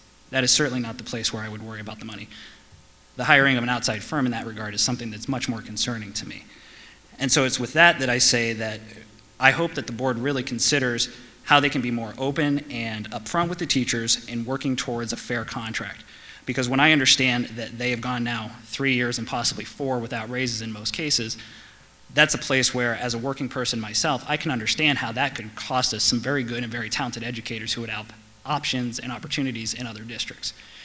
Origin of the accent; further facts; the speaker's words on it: Pennsylvania, United States; as we are both products of good public schools ourselves growing up in Pennsylvania.